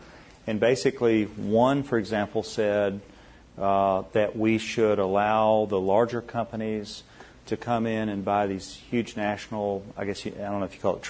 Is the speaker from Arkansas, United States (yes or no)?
yes; Arkansas, United States; like you're growing up in Oklahoma, I'm growing up in Arkansas.